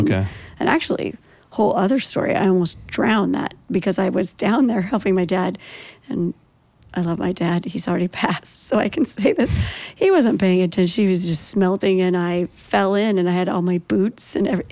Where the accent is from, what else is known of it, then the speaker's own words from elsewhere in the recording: Troutdale, Oregon, United States; So I'm an Oregon native and I grew up in East Multnomah County.